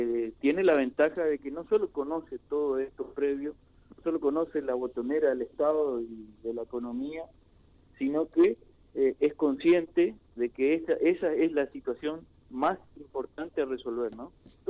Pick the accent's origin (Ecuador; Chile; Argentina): Argentina; Santo Tomé, Corrientes; los que somos de Santo Tomé y para los habitantes de San Borja